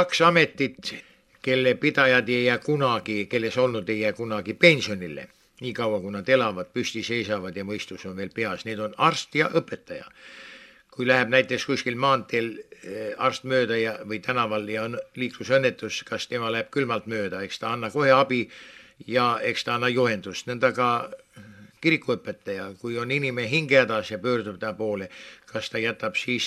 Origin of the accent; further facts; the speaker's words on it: Tallinn, Harju County, Estonia; mu isa oli ka vaimulik, ta oli Tallinnas linna misjonääriks, olen kasvanud sellises kodus